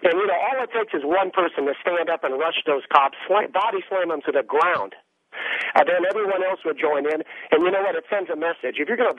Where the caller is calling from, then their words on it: San Francisco, California, United States; I'm actually calling from San Francisco